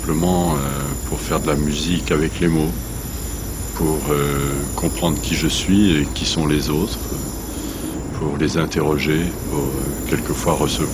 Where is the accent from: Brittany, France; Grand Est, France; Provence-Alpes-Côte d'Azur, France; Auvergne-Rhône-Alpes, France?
Provence-Alpes-Côte d'Azur, France; Nice; born there; Je suis né à Nice